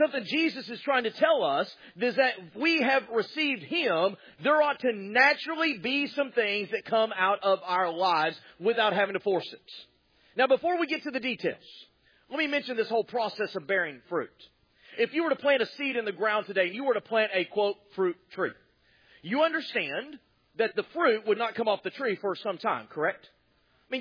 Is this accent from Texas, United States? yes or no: yes; Texas, United States; See, I grew up in Texas where the official tree is a telephone pole, but nonetheless, that's where I grew up.